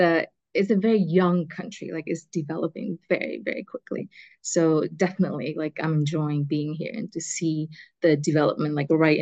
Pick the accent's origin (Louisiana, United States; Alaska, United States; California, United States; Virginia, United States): California, United States; also born or lived in Vietnam; now in Hanoi, Vietnam; I'm Vietnamese, and I was born in Vietnam, in the south of Vietnam. And after I finished primary school, my family moved to California. And I attended middle school, high school, and university in California.